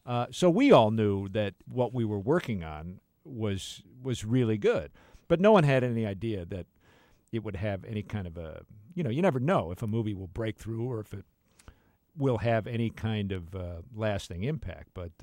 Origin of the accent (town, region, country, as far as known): Rolling Meadows, Illinois, United States; born or raised there